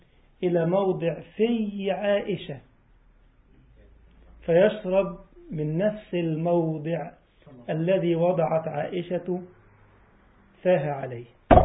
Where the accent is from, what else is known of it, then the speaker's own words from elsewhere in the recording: Egypt; عارف ابو الهول اللي عندنا في مصر فانا عند الهرم ما بيتكلمش